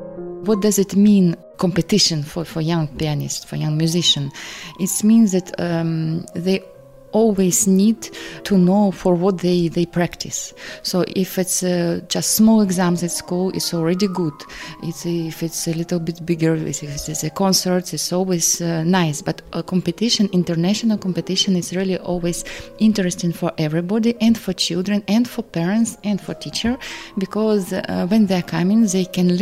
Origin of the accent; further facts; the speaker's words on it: Ukraine; English is a second language; moved away as an adult; now in Brussels, Belgium; I came from Ukraine in 1998 to Belgium.